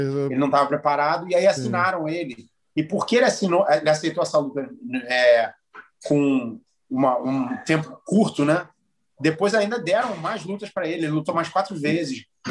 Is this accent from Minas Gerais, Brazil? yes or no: no; Rio de Janeiro, Brazil; Eu sou carioca, porra, eu fui criado no Rio de Janeiro.